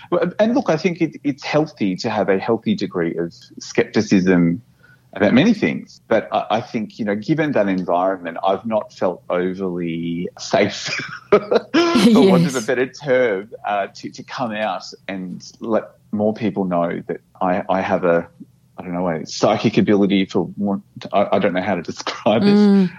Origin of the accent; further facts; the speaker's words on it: Brisbane, Queensland, Australia; now in Melbourne, Australia; So around that time, I live in Melbourne, and I'm permanently based here, and I love Melbourne. But I grew up in Brisbane